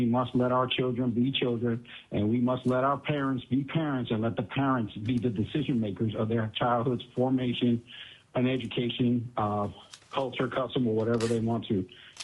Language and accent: English; Fairbanks, Alaska, United States; I'm from Fairbanks, Alaska, and I represent myself.